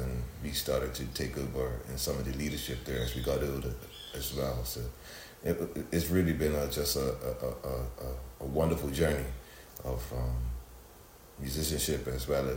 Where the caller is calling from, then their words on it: Bermuda; Today I'm coming from Bermuda, a little speck in the Atlantic, just off the coast of the Carolinas, and glad to be here.